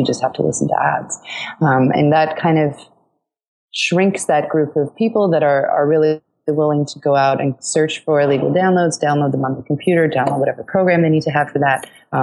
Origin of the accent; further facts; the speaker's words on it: Norway; English is a second language; now in United States; Yeah, I mean, so I'm from Norway, full disclosure, and had Spotify long before I moved to the US